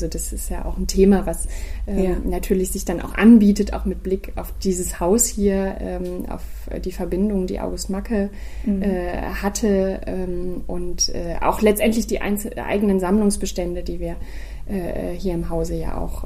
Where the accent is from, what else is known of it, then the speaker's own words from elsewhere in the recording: Bonn, North Rhine-Westphalia, Germany; born there; Also ich bin ja gebürtige Bonnerin, muss ich dazu sagen, und habe jetzt das große Glück, auch in der eigenen Stadt, jetzt wo ich wieder zurück bin, auch wenn ich woanders studiert habe und so, arbeiten zu dürfen